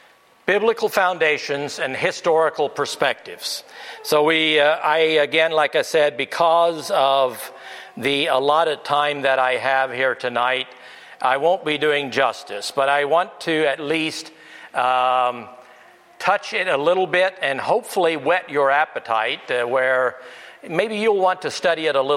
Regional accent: the South, United States; I grew up in the South, or say most of my life was there, and it's the predominant view of the churches in that area.

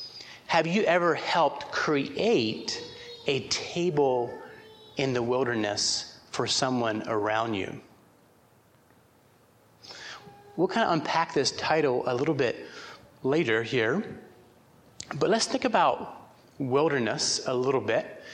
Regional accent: Pennsylvania, United States; because as an American person, I grew up in central Pennsylvania.

